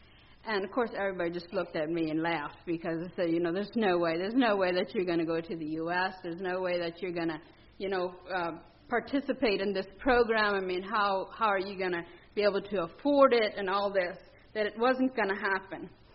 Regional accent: Belize; I grew up in Belize, Central America, in a very conservative Mennonite colony.

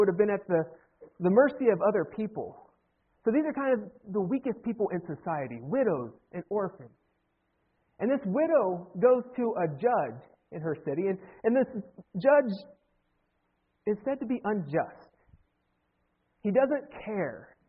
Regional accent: Ohio, United States; I am a diehard Ohio State Buckeyes fan, born and bred in Ohio, an OSU alumni.

